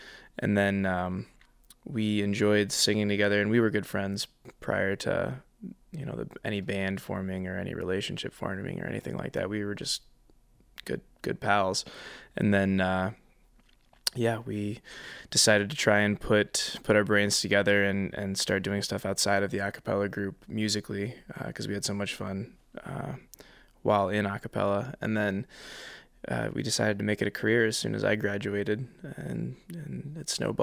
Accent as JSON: {"language": "English", "town": "Lansing", "region": "Michigan", "country": "United States", "said": "I came in from Lansing, Michigan to go to school to Albion to play football"}